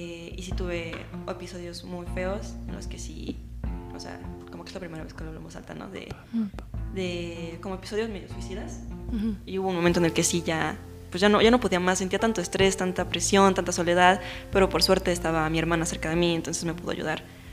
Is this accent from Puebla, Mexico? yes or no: yes; Puebla, Mexico; also born or lived in Mexico City; Yo sí soy de acá de Puebla. Bueno, o sea, nací en el DF, pero llevo aquí la mayoría de mi vida.